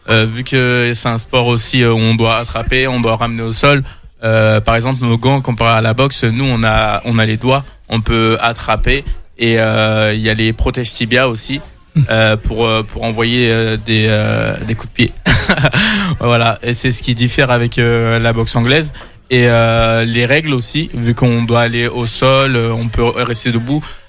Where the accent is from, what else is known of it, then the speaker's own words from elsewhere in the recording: Brazil; Je suis brésilien, je m'arrête pas.